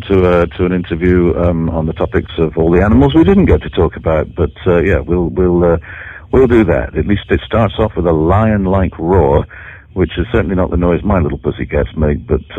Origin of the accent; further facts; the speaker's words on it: Scotland, United Kingdom; Scotsman.